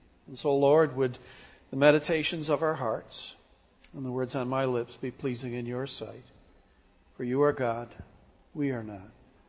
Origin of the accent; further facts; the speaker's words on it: Northville, United States; I grew up in Northville, and my wife in Edinburgh, just 5 miles apart.